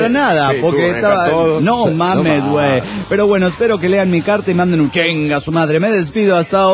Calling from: Chihuahua, Mexico; de Chihuahua.

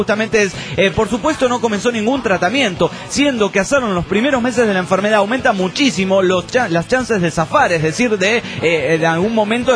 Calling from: Mexicali, Baja California, Mexico; de Mexicali.

